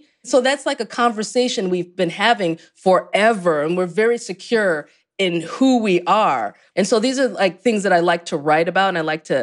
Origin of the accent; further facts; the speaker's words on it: United States; And I'm saying this as an American.